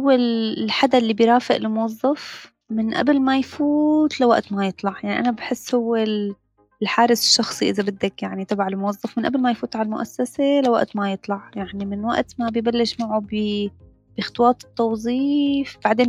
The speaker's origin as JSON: {"language": "Arabic", "country": "Syria", "also_born_or_lived": "Turkey", "moved": "as an adult", "said": "هلأ أنا طلعت من سوريا، مثل ما قلت لك ما لحقت خلص الماجستير، طلعنا على تركيا."}